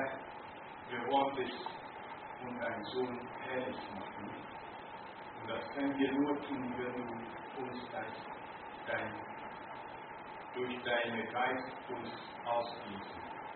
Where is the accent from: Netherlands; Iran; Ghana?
Ghana; German is a second language; moved away; In 1970 gab es in meiner Heimat Militär. Und es war so schlimm in Ghana, dass viele waren weggeflüchtet. Ich bin mit meiner Frau in Hamburg gewesen und wir sind dort 9 Jahre gewohnt.